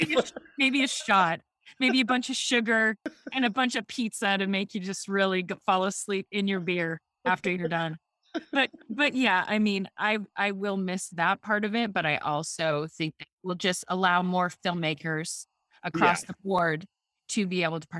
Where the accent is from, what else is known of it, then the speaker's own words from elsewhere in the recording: Missoula, Montana, United States; moved away as an adult; now in Seattle, United States; But, you know, I'm originally from Missoula. Yeah. And grew up there, born and raised, and, you know, moved to Seattle to go to school in 1987 and never came back to Montana